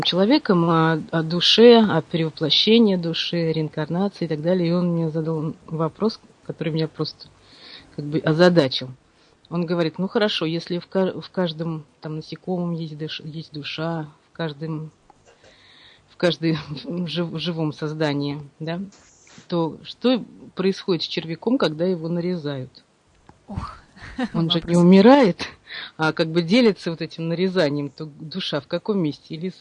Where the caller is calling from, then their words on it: Riga, Latvia; Я из Риги.